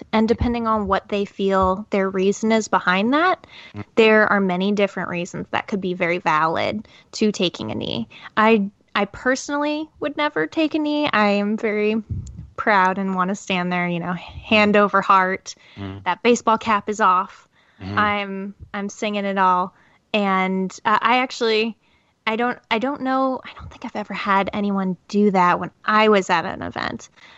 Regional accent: Seattle, Washington, United States; Basketball's harder for me because I'm from Seattle and they stole our

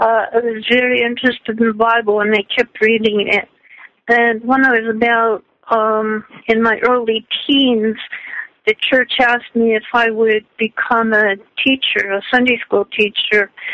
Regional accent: New York, United States; And when I grew up in New York State, we would go down shopping in downtown Rochester, New York

